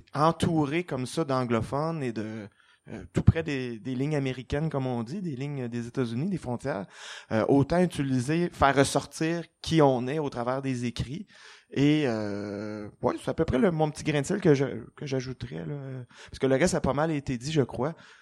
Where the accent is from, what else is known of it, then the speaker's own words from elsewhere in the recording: Quebec, Canada; En tant que Québécois, on dit oui, on écrit aussi sur nous et pour nous.